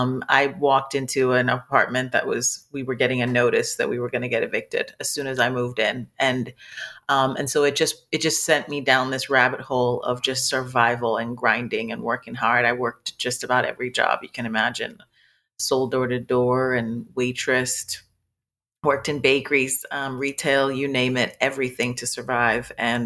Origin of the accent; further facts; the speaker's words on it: Ghana; I'm Lebanese and Ghanaian mixed girl, born and raised in Ghana.